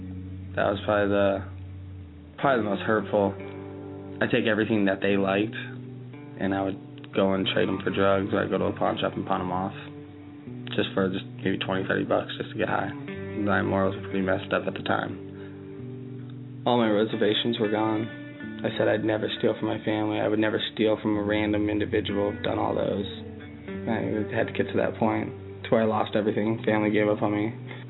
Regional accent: Tucson, Arizona, United States; I'm 22 years old. I'm from Tucson, Arizona.

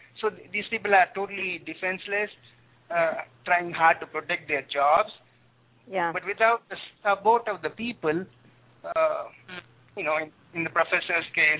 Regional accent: India; now in United States; I'm not from here, as you can tell. I'm from another country.

